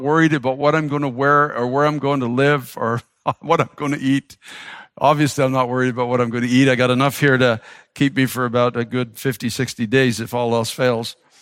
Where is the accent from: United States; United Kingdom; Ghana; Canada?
Canada; I'm a Canadian, so I got a pair of skates that I've always wanted